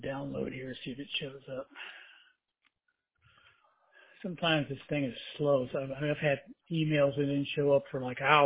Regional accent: Tampa, Florida, United States; My family, we're all from Tampa. I was born in Tampa. My parents were born in Tampa. My grandparents all came from Cuba. And we've been in Tampa for... since the turn of the century.

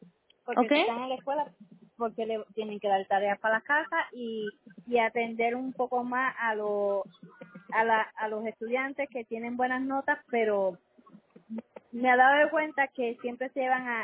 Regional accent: Puerto Rico; moved away as an adult; Yo votaba en mi país, Puerto Rico, así nunca he votado. Llevo 10 años.

